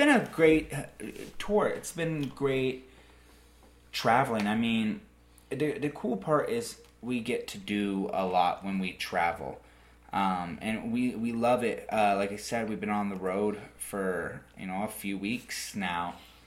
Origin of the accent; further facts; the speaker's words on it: Houston, Texas, United States; I'm from Houston.